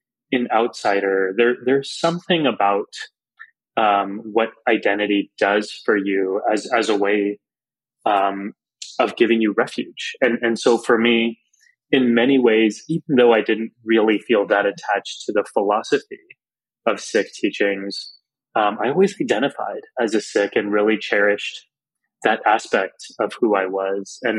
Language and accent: English; Texas, United States; my parents immigrated from northern India, the Punjab region, in the 70s to the United States.